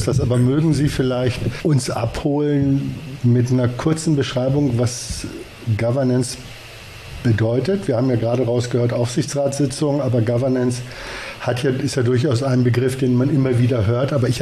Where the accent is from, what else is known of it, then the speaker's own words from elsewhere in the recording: Hanover, Lower Saxony, Germany; der mit mir gerade in Hannover, meiner alten Heimat, sitzt